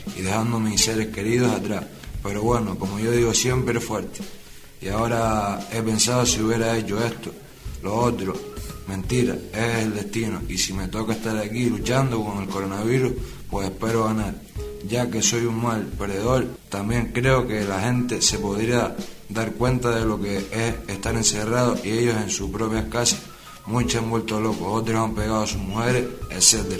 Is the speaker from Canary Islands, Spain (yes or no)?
yes; Tenerife, Canary Islands, Spain; Llegué a Tenerife y a mi tierra y para mi casa a seguir con mi encierro en libertad